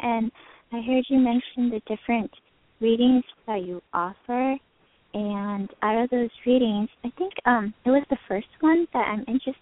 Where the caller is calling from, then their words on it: California, United States; I'm calling from California.